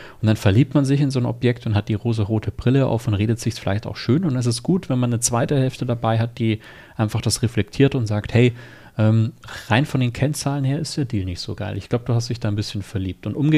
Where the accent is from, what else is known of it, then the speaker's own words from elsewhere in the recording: Regensburg, Bavaria, Germany; ich bin auch aus Regensburg